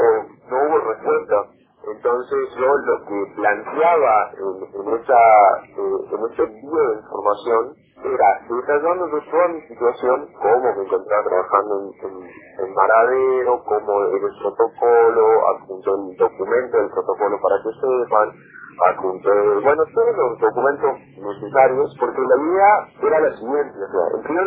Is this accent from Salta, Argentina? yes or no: yes; Salta, Argentina; yo soy salteño, yo vivo en campo, soy médico, pero trabajo para una empresa que está en distintas provincias de Argentina.